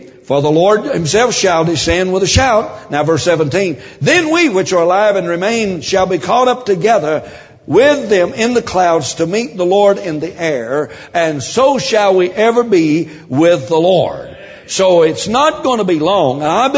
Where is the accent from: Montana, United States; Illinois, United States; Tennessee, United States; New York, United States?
Tennessee, United States; in the country where I was raised back in Tennessee